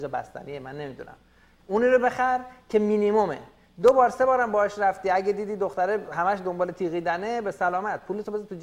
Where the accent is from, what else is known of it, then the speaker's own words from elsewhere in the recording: Iran; ما مردای ایرانی هستیم